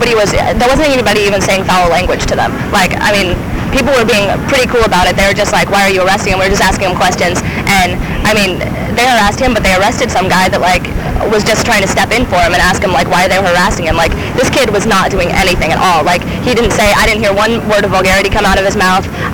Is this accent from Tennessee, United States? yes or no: no; Colorado, United States; now in Santa Cruz, United States; I'm actually from Colorado, but I'm down here for now, I guess.